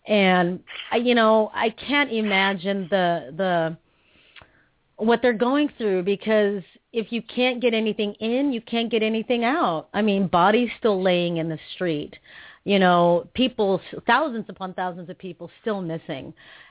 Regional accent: Philippines; I just want to take the time to say to everyone, being Filipino, I want to take the time and say thank you so much

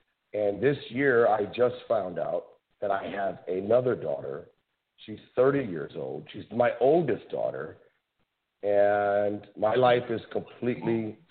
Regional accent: East Chicago, Indiana, United States; But I was born and raised in East Chicago, Indiana. I'm very proud of that. A small city here by the lake, Lake Michigan.

